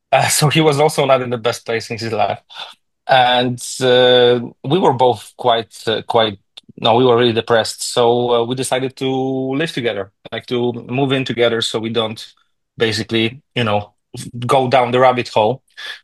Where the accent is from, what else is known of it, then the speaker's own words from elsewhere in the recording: Gdańsk, Pomeranian Voivodeship, Poland; English is a second language; And when I came back to Gdańsk, which is my hometown, I was really bummed out, let's say.